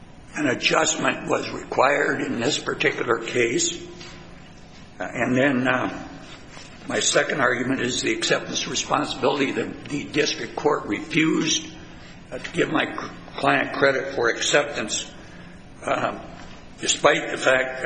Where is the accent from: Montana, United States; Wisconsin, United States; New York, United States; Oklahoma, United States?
Montana, United States; Helena; I'm from Helena, Montana.